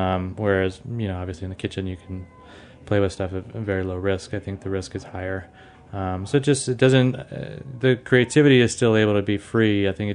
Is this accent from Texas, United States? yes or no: no; New Orleans, Louisiana, United States; So I'm from New Orleans, so obviously I have a good bit of that cuisine in my blood.